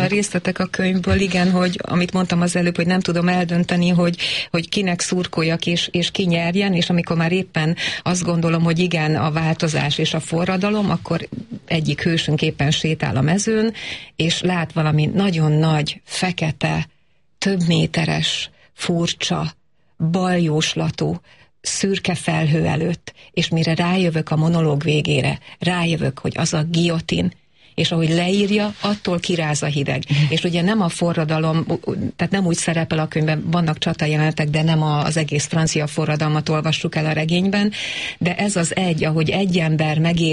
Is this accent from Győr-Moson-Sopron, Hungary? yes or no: no; Téglás, Hajdú-Bihar, Hungary; Téglás Hajdú-Bihar megyében. És mi így nőttünk föl